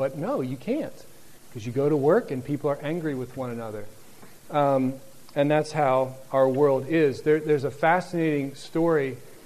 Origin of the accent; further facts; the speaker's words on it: Pennsylvania, United States; I'll never forget, I grew up in Pennsylvania, and so in the United States, and so in the winter, it would often regularly be below freezing when I went to school in the wintertime.